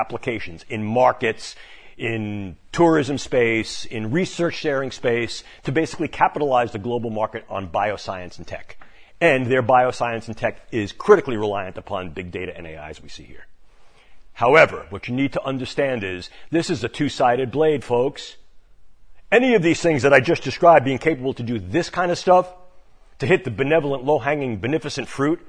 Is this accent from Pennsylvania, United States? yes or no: no; New York, United States; as used to say in my hometown back in New York, all yous